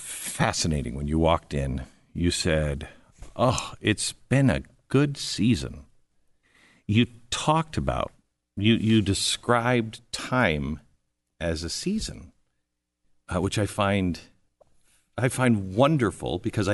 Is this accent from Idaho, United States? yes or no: no; Seattle, Washington, United States; moved away as an adult; I moved to the other side of the country. I grew up in Seattle, and I moved to Washington, D.C.